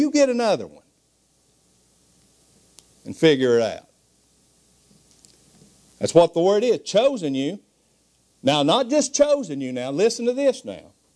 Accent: Bible Belt, United States; born there; Well, I'm an American. Is that why? I was born in Kentucky, West Virginia, Ohio. I'm born in the Bible Belt here. Raised in a Christian home.

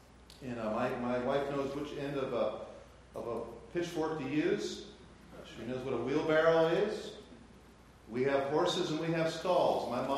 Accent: Colorado, United States; look, we're from Colorado. We're greenies. We're city people. We're Front Range Colorado people.

